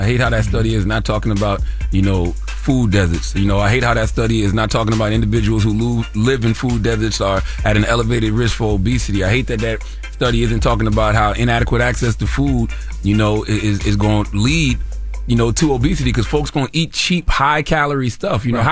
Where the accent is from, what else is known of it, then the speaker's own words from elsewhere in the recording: Moncks Corner, South Carolina, United States; I think about growing up in Monk's Corner, South Carolina. Man, we used to be out all day, no cell phones, on the bikes from dirt road to dirt road, running through cornfields, running through the woods.